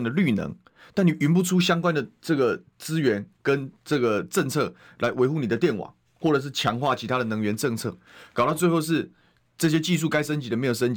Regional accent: Taoyuan, Taiwan; 我桃园人不是没有贡献、欸、不是没有承担、欸、我们是牺牲我们的环境在支撑台湾的产业，

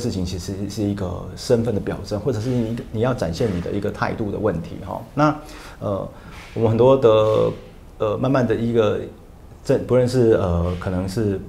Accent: Taiwan; 反而他觉得我们台湾人觉得说那可以

